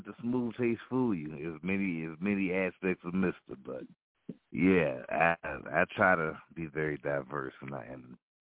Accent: Augusta, Georgia, United States; I'm from Augusta, Georgia.

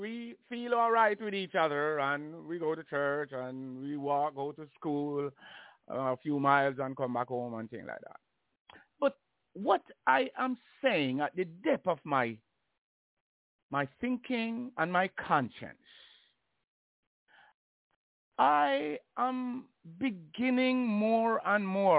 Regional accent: Saint Catherine, Jamaica; the area that I grew up in Jamaica. We call it the parish of St. Catherine.

